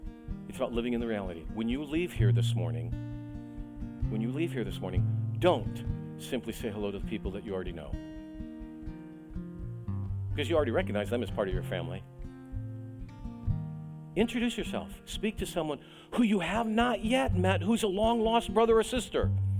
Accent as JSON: {"language": "English", "country": "United States", "tie": "born or raised there", "said": "and I'm American and I grew up here"}